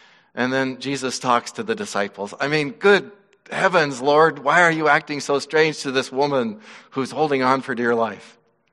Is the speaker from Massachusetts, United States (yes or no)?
no; Wyoming, United States; Where I was raised out in Wyoming, it was the cowboys, the preps, and the hippies.